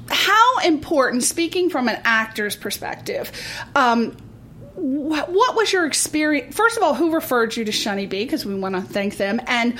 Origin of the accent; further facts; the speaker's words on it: Ireland; I talk filthy dirty like a sailor. I'm Irish. It's just what we do. It's whiskey and talking dirty. That's our thing.